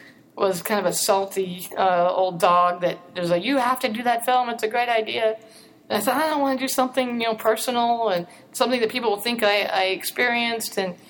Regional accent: Miami, Florida, United States; I grew up in Florida

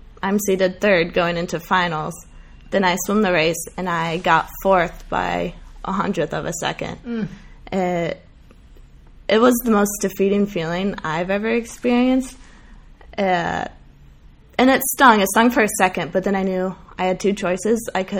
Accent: Midwest, United States; You know, I'm from the Midwest, so

